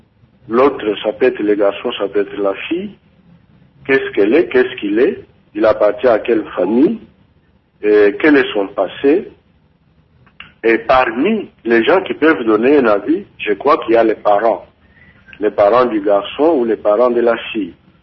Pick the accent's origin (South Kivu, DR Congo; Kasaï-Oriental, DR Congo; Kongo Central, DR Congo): Kasaï-Oriental, DR Congo; Prenons l'exemple qu'ici, chez nous, au Kasaï oriental